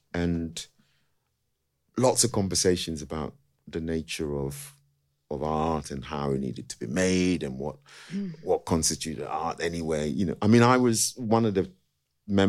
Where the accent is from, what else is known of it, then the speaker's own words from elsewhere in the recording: London, United Kingdom; I grew up in West London. I grew up just at the bottom of the Fulham Road.